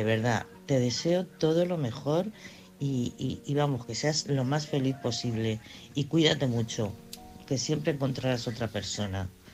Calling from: Madrid, Community of Madrid, Spain; de Madrid.

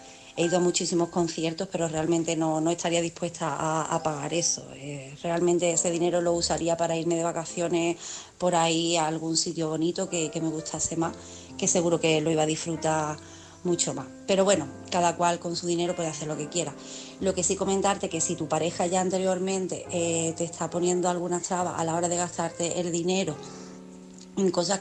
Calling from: Cádiz, Andalusia, Spain; corresponsal de Cádiz

